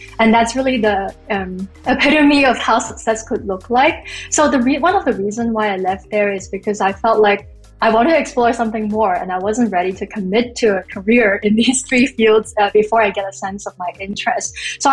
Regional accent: Hong Kong; English is a second language; also born or lived in United States; now in Germany; I'm originally from Hong Kong. Somehow ended up here in Germany. I've lived in several places from Asia. I also studied in the US and worked there for a while. And now I'm in Europe.

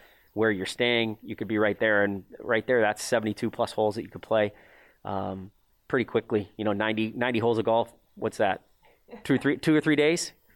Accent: Michigan, United States; Yeah, I grew up in Michigan, went to Ferris State up there.

